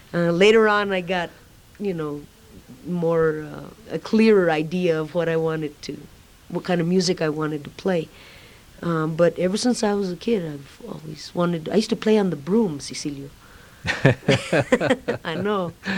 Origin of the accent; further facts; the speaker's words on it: Tucumcari, New Mexico, United States; now in Albuquerque, United States; when I graduated from high school in Tucumcari, I stayed in my hometown for a couple of years, and then I decided to move to Albuquerque to begin my music career